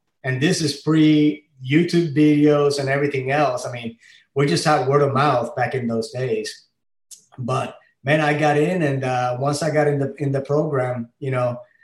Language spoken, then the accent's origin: English; Guanica, Puerto Rico; also born or lived in Ponce; born and raised in Puerto Rico, like you said, I was born in 1971 and grew up in a coastal town southwest of the island called Guanica. I was born in Ponce, but was raised in Guanica and always in the ocean.